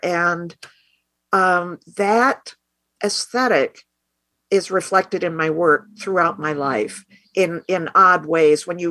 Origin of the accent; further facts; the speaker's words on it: Ithaca, New York, United States; born there; I was born in 1950 in Ithaca, New York, which is at the foot of Cayuga Lake in the Finger Lakes. So that affected me hugely because everything about Ithaca is gorgeous.